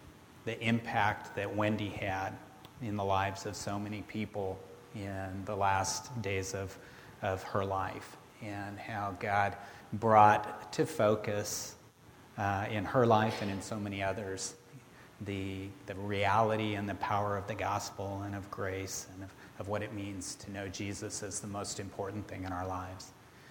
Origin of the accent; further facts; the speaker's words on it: Colorado, United States; When I was a little boy, I grew up in Colorado, and my grandfather took me fishing.